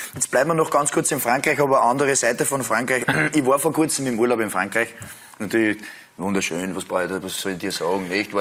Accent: Upper Austria, Austria; ich bin auch Oberösterreicher

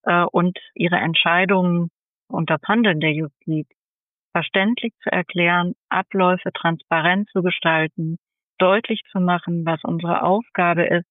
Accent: North Rhine-Westphalia, Germany; Ich komme aus dem Ruhrgebiet, da bin ich groß geworden. Ich komme auch eher aus einer Arbeiterfamilie, wenn ich den Begriff gebrauchen darf. Meine Eltern waren keine Akademiker.

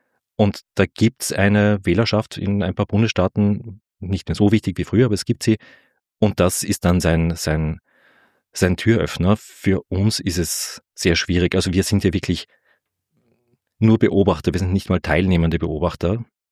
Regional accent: Graz, Styria, Austria; ich bin ursprünglich aus Graz, habe dort alle möglichen Sachen studiert, zu Ende studiert Soziologie

